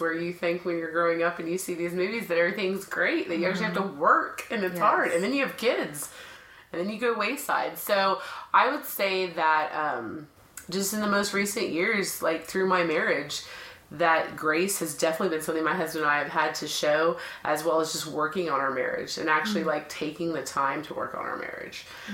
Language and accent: English; Dallas, Texas, United States; Sure. I am from Dallas, so always been here.